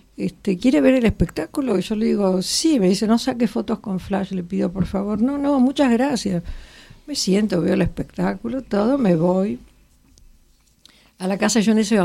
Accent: Argentina; argentina, papá

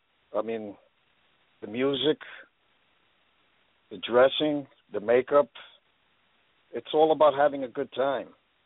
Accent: Brooklyn, New York, United States; moved away; also born or lived in New Jersey; Well, I hail from Brooklyn, New York. Moved to New Jersey in 69.

